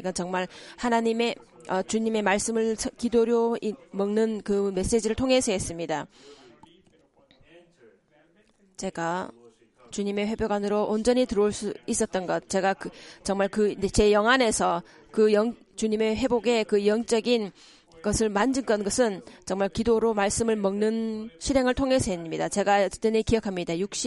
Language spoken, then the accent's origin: Korean; Toronto, Ontario, Canada; 제가 토론토에서 왔습니다.